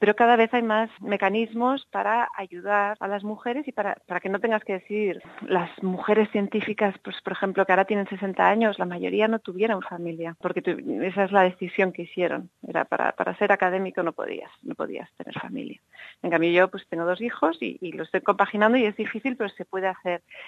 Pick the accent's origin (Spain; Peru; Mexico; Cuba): Spain; Barcelona, Catalonia; also born or lived in Mallorca; Yo crecí en Barcelona y en Mallorca. Y son dos sitios totalmente abocados en el Mediterráneo